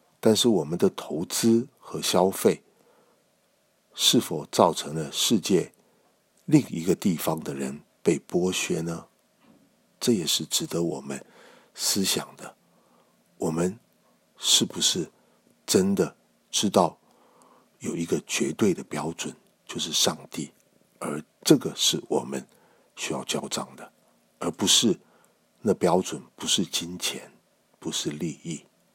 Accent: China; 最简单的就是我们中国人的成语三尺头上有神明

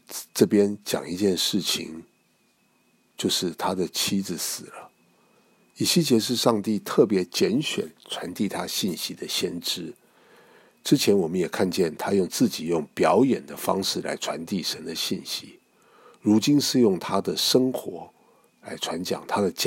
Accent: China; 其实这是我们中国人的问题

